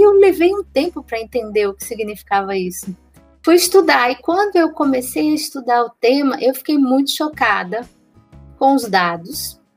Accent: Ceará, Brazil; Se eu que sou cearense, que não cresci em São Paulo, não estudei em São Paulo

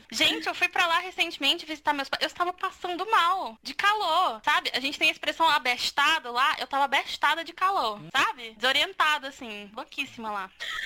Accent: Acre, Brazil; moved away; Vim do Acre, gente. Não recomendo. Não, é um estado, assim, muito bom, eu fui muito abençoada, assim, eu nasci num lugar bom, passei boa parte da minha vida lá

